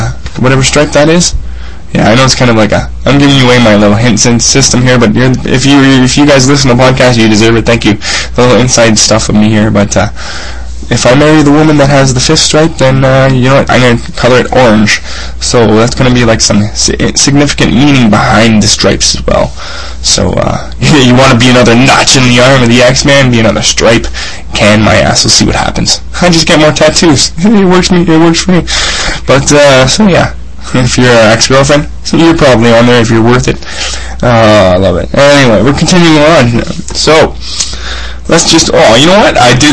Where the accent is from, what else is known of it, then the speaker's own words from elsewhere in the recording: Canada; I'm just a Canadian.